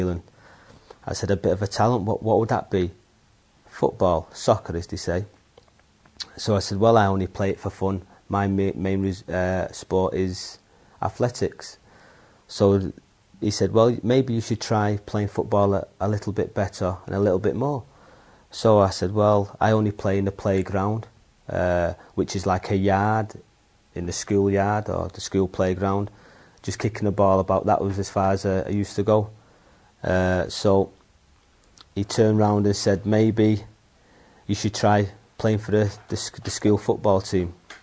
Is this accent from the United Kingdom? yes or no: yes; Salford, North West England, United Kingdom; also born or lived in Manchester; I was brought up in a little city called Salford, which is within a city, if you can possibly understand that.